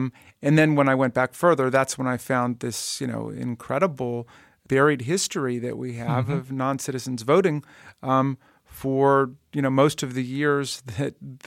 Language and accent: English; Takoma Park, Maryland, United States; So I brought it to my hometown of Tacoma Park, Maryland